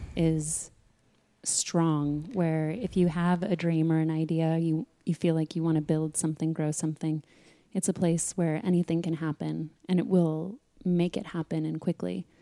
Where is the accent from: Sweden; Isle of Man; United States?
United States; Sedona, Arizona; And even growing up in Sedona, people were coming there from all different walks of life looking for healing through things like meditation